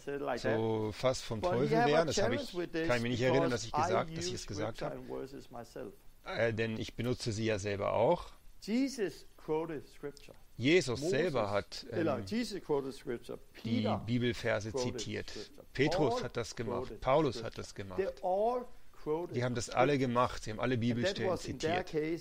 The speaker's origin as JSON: {"language": "German", "country": "Denmark", "second_language": "German", "said": "Und ich benutze meine dänische Bibel. Denn ich bin aus Dänemark. Und ich bin aufgewachsen mit dieser Bibel"}